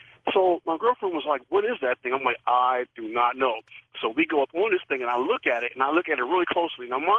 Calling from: Harrisburg, Pennsylvania, United States; Hey, I'm calling from Harrisburg, Pennsylvania. … I listen to you guys on WHP 580 here.

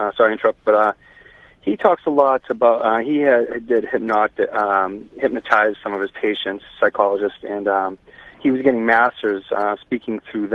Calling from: Quincy, Massachusetts, United States; I'm calling from Quincy, Massachusetts.

